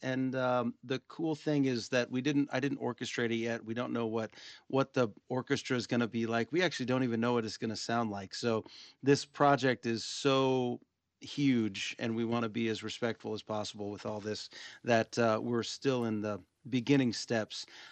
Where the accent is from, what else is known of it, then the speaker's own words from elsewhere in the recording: Sitka, Alaska, United States; born and raised in Sitka.